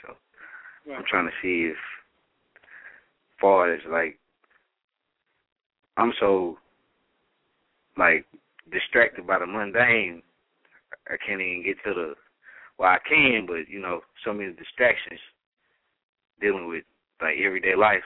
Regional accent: Texas, United States; I'm from Forward, Texas, so, you know, I'm down in the deep bottom of the in the middle of all the bullshit.

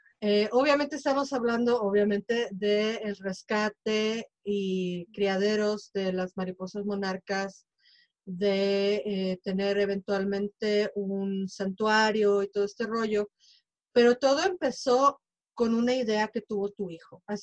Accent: Mexico; now in Chicago, United States; la gente mexicana, que somos inmigrantes, no únicamente mexicanos, pero la gran mayoría somos mexicanos los que somos inmigrantes, y estamos en el área de Pilsen y de La Villita.

